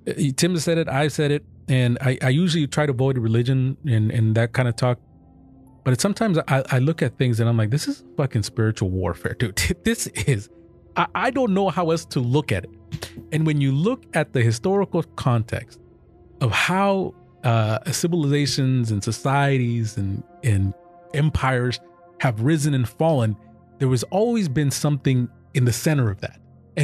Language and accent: English; Guatemala; because I came from Guatemala.